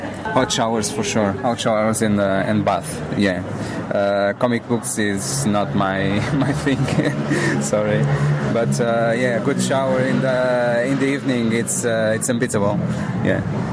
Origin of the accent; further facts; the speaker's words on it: Portugal; I'm from Portugal.